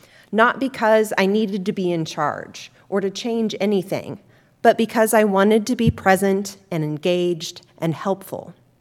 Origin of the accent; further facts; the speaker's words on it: Plainfield, United States; While I began engaging in leadership opportunities as a kid growing up in Plainfield through student council, Octagon Club, athletic management, and several other clubs